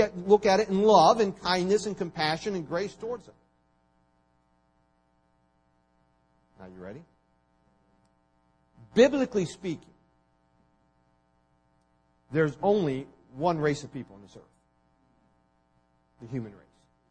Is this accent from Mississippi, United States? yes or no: yes; Mississippi, United States; Okay, for a big chunk of my life, I grew up in Mississippi.